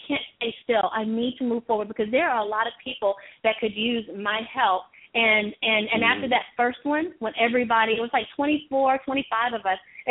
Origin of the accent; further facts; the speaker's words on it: Toccoa, Georgia, United States; Tocoa, Georgia. My Georgia